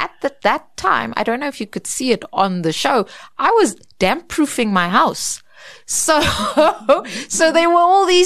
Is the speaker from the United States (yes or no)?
no; Karoo, South Africa; I really think that growing up in the Karoo with those mountains and that vast landscape